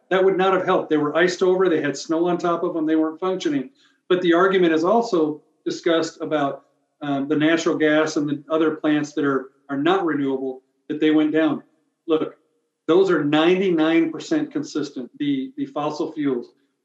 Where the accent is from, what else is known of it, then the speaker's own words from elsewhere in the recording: Iowa, United States; I grew up in Iowa. We don't have these problems up there